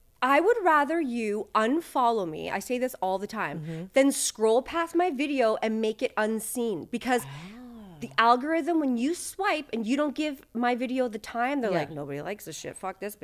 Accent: Whitby, Ontario, Canada; I grew up in Whitby, Ontario.

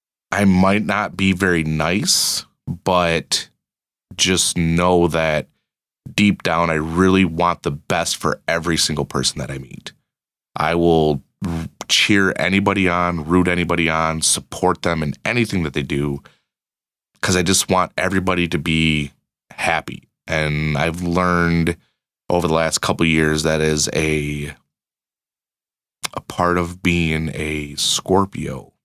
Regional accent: Michigan, United States; Yeah, and I've never leased a vehicle because growing up in Michigan, where I didn't have a huge commute, I couldn't afford it.

